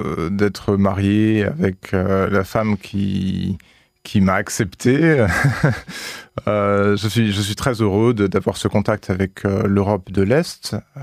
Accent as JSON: {"language": "French", "country": "Kenya", "said": "Chez nous, au Kenya"}